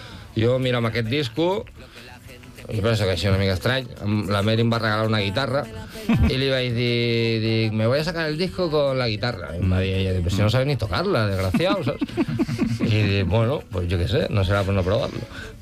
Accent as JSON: {"language": "Catalan", "region": "Catalonia", "country": "Spain", "said": "Hasta nosaltres som del Penedès"}